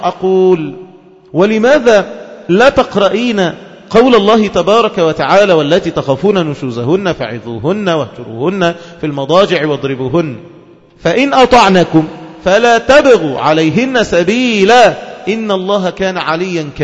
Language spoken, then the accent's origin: Arabic; Egypt; في بلادنا مصر